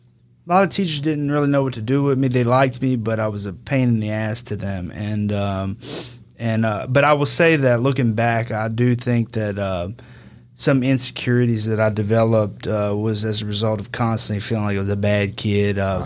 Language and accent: English; Denham Springs, Louisiana, United States; I'm from Denham Springs. I grew up here.